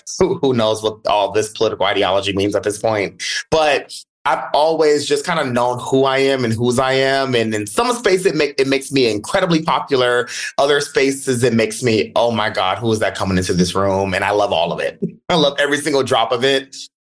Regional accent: Dayton, Ohio, United States; I'm from the Midwest. So I'm from Ohio, have a lot of deep roots in the South, mostly Mississippi and Alabama.

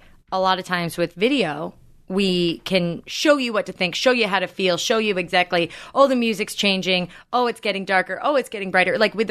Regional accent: Burlingame, California, United States; But so for me personally, I grew up in the Bay Area, which is a historically very liberal place. You know, I grew up in Burlingame

